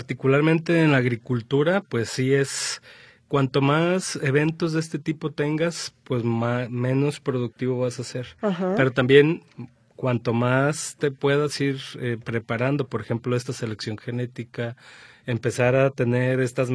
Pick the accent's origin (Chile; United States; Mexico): Mexico; que nosotros lo hemos usado despectivamente muchas veces como mexicanos